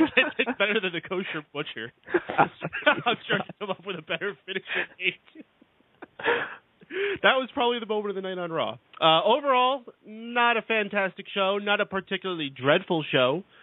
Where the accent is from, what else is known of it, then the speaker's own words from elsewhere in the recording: New York, United States; which broadcasted live from my home state of New York, down in Long Island.